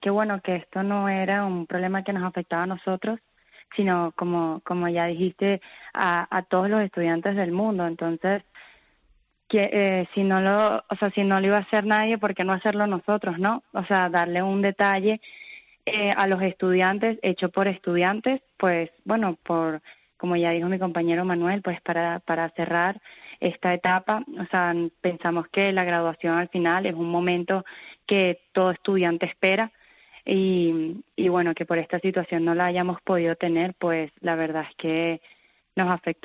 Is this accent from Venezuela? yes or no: yes; Venezuela; now in Spain; De Venezuela.